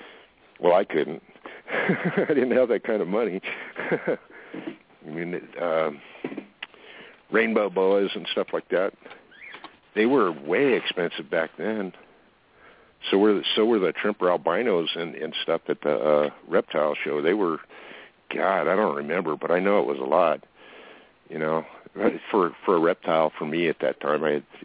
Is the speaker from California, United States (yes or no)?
yes; Fountain Valley, California, United States; I mean, I grew up in Fountain Valley.